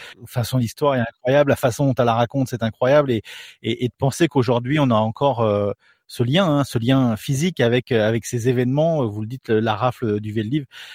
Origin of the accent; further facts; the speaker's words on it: France; quand on est des Français de notre génération